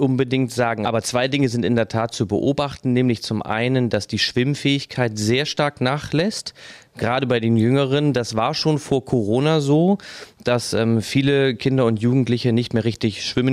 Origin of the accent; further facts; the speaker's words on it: Hamburg, Germany; Ich komme halt hier aus Hamburg, bin immer schon als Kind viel an der Nordsee und an der Ostseeküste gewesen.